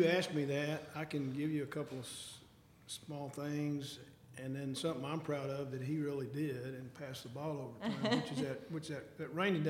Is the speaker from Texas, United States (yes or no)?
yes; Texas, United States; But I grew up in East Texas, and I live five houses down from Charlie Wilson.